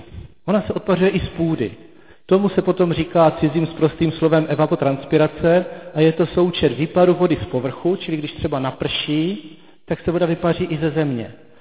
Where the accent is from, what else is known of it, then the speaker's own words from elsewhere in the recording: South Moravian Region, Czechia; na Jižní Moravě, odkud pocházím